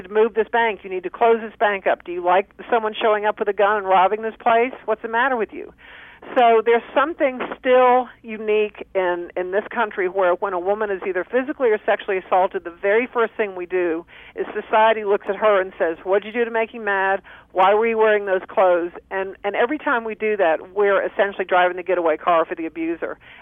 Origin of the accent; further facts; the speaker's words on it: the South, United States; And, I'm from the South where, where beating women is still in many communities just the way it goes.